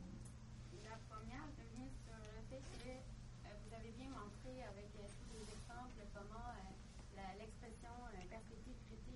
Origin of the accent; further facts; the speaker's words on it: Germany; je suis allemande